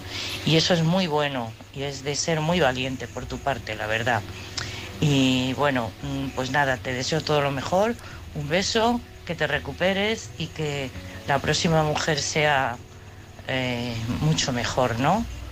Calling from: Madrid, Community of Madrid, Spain; de Madrid.

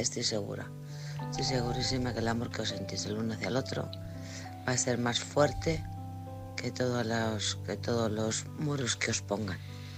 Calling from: Alcorcón, Community of Madrid, Spain; de Alcorcón.

